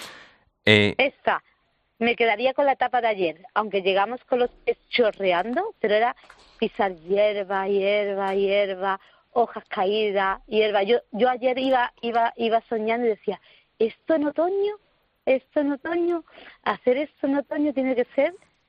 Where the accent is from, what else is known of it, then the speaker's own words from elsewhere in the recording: Málaga, Andalusia, Spain; yo tengo playa, soy de Málaga